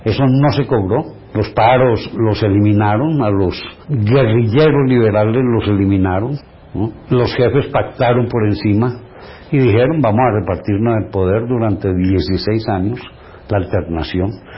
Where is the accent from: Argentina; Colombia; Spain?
Colombia; Valle del Cauca; Por eso yo no me siento valluno, a mí me dicen, ah, valluno, yo no. Yo soy vallecaucano, no valluno.